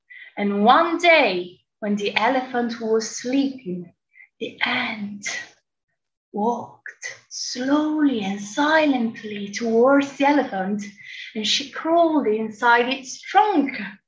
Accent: Italy; English is a second language; I'm from Italy.

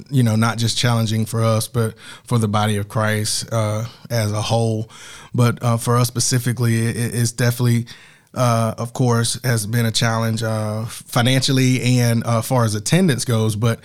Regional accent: Birmingham, Alabama, United States; So growing up in the City of Birmingham, actually in the community of Eastlake where I was born and raised

